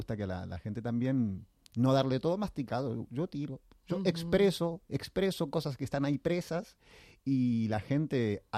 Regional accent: Buenos Aires, Argentina; si bien soy de Buenos Aires, nunca había actuado allí.

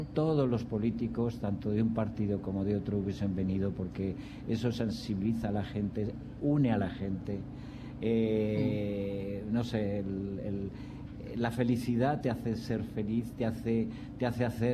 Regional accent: Spain; yo quería estar era aquí, en España. Y yo siempre he dicho, prefiero comerme un plato de lentejas en mi país

